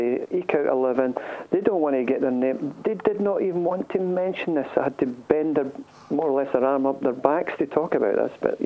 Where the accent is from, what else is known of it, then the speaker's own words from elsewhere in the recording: Scotland, United Kingdom; Well, being a Scotsman, I do believe that it's not a gimmick